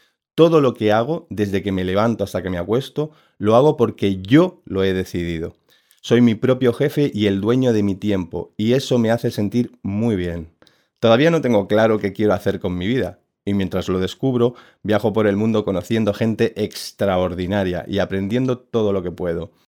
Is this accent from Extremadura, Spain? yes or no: yes; Cáceres, Extremadura, Spain; born there; nací en Cáceres, una pequeña ciudad al oeste de España.